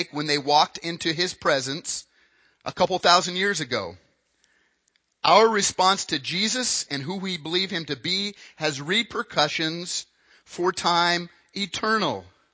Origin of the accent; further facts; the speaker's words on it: Wyoming, United States; if you were born and raised in Wyoming in a town of about 10,000 people, that was scary.